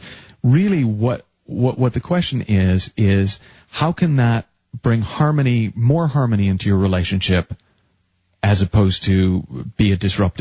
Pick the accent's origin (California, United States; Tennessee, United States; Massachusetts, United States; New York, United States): Massachusetts, United States; Oh, well, I grew up in Massachusetts, and as a teenager, I'm sure that had I known there was a Belchertown, it would have made me very happy.